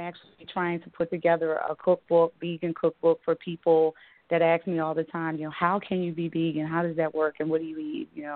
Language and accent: English; Philadelphia, Pennsylvania, United States; Born and raised in Philadelphia, I grew up in what may, some people may feel like, oh, the city, but I lived in a house.